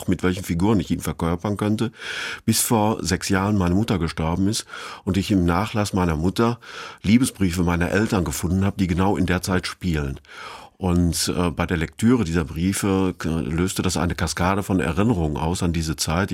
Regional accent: Altena, North Rhine-Westphalia, Germany; davon geträumt, dass die Verfilmung in meiner Heimatstadt, wo die Handlung spielt, stattfinden würde

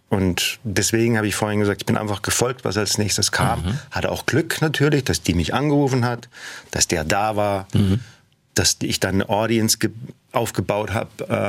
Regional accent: Ronshausen, Hesse, Germany; also born or lived in Rotenburg an der Fulda; ja, in Rotenburg-Würmel geboren und in Ronshausen aufgewachsen.

